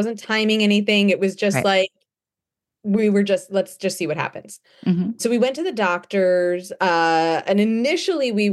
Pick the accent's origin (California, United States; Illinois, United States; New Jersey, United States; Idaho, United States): New Jersey, United States; Yeah, Jersey girl, born and raised.